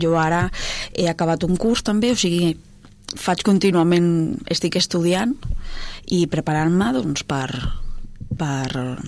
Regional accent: Mollet del Vallès, Catalonia, Spain; Jo soc de Mollet de tota la vida i ja coneixia aquesta zona.

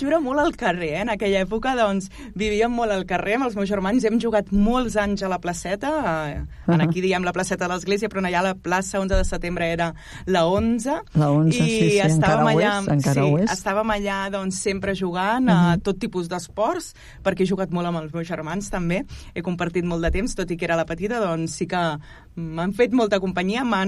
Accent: Canet de Mar, Catalonia, Spain; perquè jo … soc de Canet de Mar, vaig néixer a Canet de Mar el 1983, no m'importa dir l'edat que tinc, que tinc ja 41 anys

